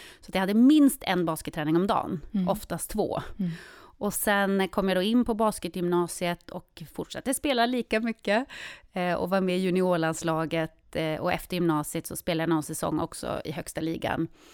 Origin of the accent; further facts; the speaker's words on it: Jokkmokk, Norrbotten County, Sweden; Jag är uppväxt i Jokkmokk.